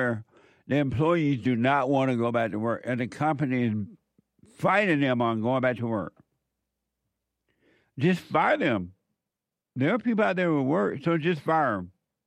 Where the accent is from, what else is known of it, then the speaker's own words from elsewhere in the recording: United States; I never imagined growing up in America that there were other people in America that would fight against freedom